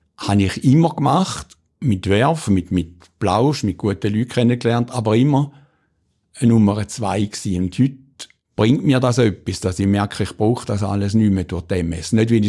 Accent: Stein am Rhein, Schaffhausen, Switzerland; Ich bin am Wasser aufgewachsen. Wer nicht, das nicht ist, der weiss nicht, was das bedeutet für ein Kind. Wir haben in Stey am Rhein gewohnt, wunderschönes Städtchen. Meine Eltern haben dort eine Metzgerei und ein Restaurant gehabt

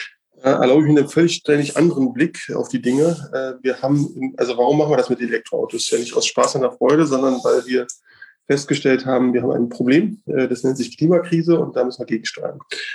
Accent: Berlin, Germany; Ich komme aus Berlin, bin jetzt 44 Jahre alt.

